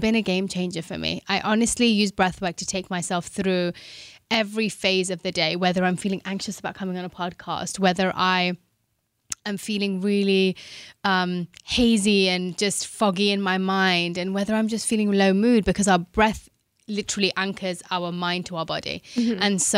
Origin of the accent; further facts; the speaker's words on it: London, United Kingdom; So I grew up in London. I come from an Indian family.